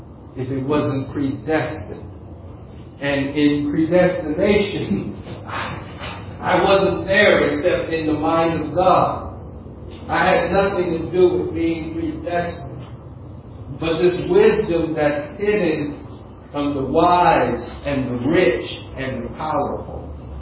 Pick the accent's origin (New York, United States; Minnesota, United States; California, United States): California, United States; I'm from the Bay Area. It's the home of Apple. It's the home of Google. It's the home of Facebook.